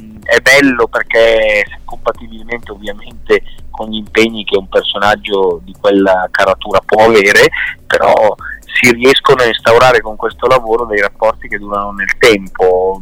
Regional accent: Lodi, Lombardy, Italy; Da milanese, da lombardo, perché in realtà sarei lodigiano, milanese

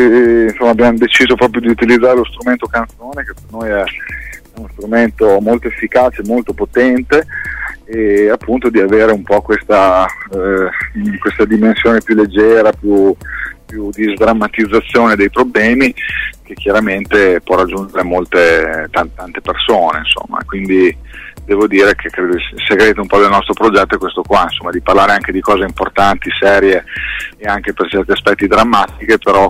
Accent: Modena, Emilia-Romagna, Italy; noi sono di Modena, Cristina di Bologna, quindi siamo in una zona dove musicisti non mancano

